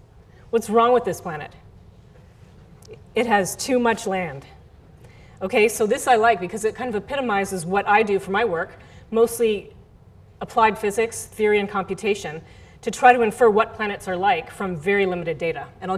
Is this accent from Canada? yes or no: yes; Canada; now in United States; I am Canadian, I'm also American now.